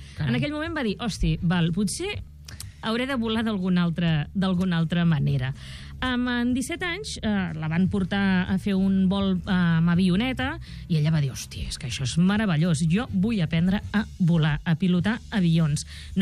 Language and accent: Catalan; Reus, Catalonia, Spain; Que jo soc de Reus, a mi no em parlis, no m'expliquis.